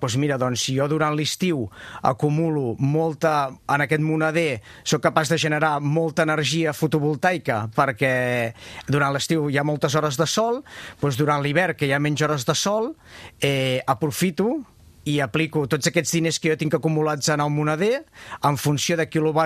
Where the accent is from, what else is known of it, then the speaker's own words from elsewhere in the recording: Calella, Catalonia, Spain; now in Barcelona metropolitan area, Spain; jo soc de Calella de la Costa, no? En canvi, visc aquí a l'àrea metropolitana, no? A Calella tinc una caseta amb una tauladeta molt maca i, en canvi, aquí a l'àrea metropolitana vinc amb un pis